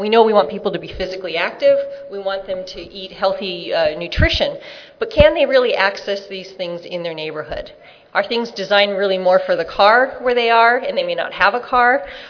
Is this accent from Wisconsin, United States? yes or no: no; California, United States; I'm here from San Diego County, so for those of you that are new to San Diego, welcome.